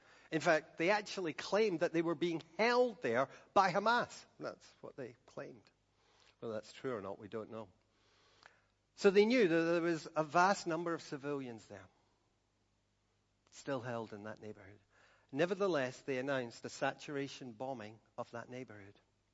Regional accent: Scotland, United Kingdom; You know, I grew up in Scotland.

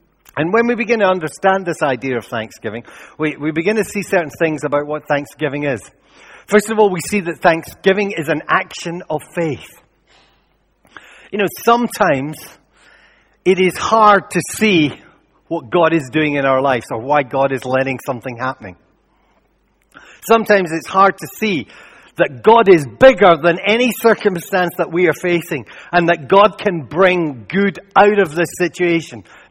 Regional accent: Scotland, United Kingdom; We will default, and we're Scottish, so we definitely default to this.

